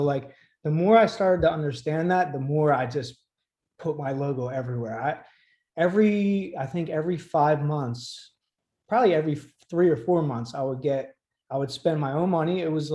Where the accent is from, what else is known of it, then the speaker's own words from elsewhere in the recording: Ireland; And then I put the shamrocks for, because I'm Irish, you know?